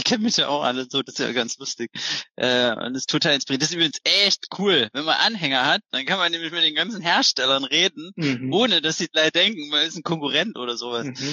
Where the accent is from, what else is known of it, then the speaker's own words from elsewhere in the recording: Zwickau, Saxony, Germany; now in Freiburg, Germany; Hier ist tatsächlich viel wärmer, als wo ich herkomme. Ich komme eigentlich aus Zwickau. Da ist es schon mal gefühlt nochmal so 6-7 Grad kälter.